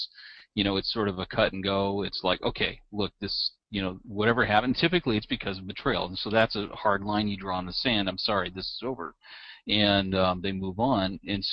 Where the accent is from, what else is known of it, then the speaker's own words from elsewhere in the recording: United States; holy am I, arrogant, I'm an American, we know how the world works attitude